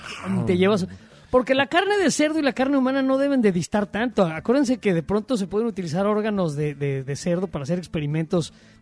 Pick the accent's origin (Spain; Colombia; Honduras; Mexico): Mexico; Soy mexicano, pero igual me la chupo, sí.